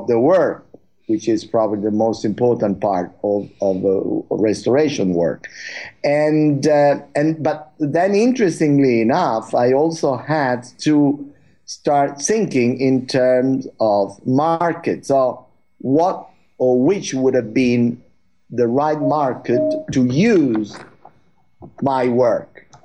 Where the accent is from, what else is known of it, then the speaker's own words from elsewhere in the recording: Turin, Piedmont, Italy; Actually, I'm from Turin, which is north west of Italy